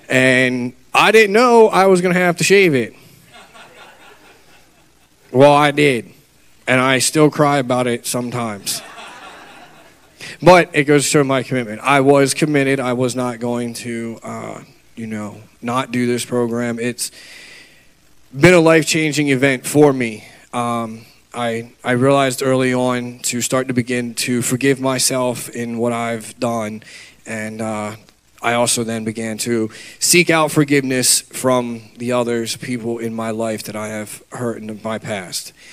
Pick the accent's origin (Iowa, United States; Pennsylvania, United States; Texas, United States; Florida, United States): Pennsylvania, United States; also born or lived in New Jersey; I was born in New Jersey, and then I was adopted around the age of 2, and I lived in Pennsylvania. I grew up in the church.